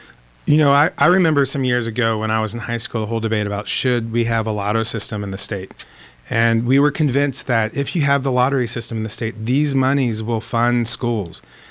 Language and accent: English; Ohio, United States; And I was grown in the Midwest. I'm originally from Ohio, where we were raised to treat people with respect